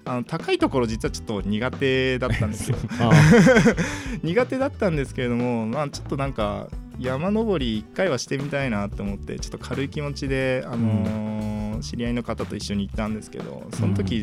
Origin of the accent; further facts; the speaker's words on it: Nara, Japan; now in Tokyo, Japan; 僕は出身、奈良県なんですけれども、はいはい、そう、まあ、東京に来て、まあ、今年で、そうですね、8年になるんで